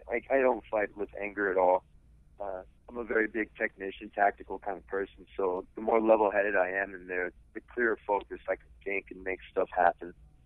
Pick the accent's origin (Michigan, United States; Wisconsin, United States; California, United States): Michigan, United States; I'm from Michigan. You guys know it. I'm a hard worker.